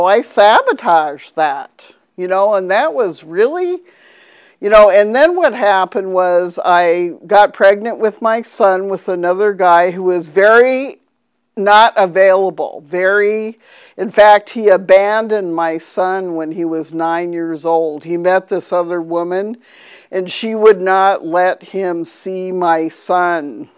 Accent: Minnesota, United States; So I grew up in Minnesota and the beautiful Minnesota with the 10,000 lakes.

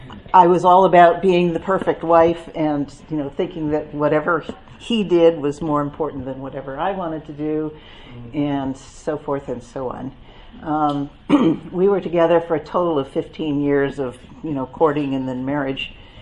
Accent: New England, United States; also born or lived in Philadelphia; Anyway, we moved to California. I grew up in New England, and we lived in Philadelphia. I was there for a total of about 15 years. And we moved to California in 1978.

